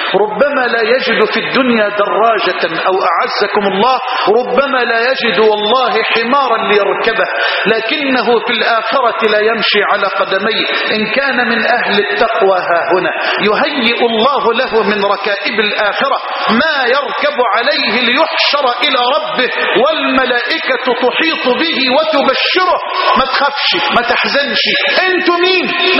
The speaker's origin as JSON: {"language": "Arabic", "country": "Egypt", "said": "بلدنا مصر"}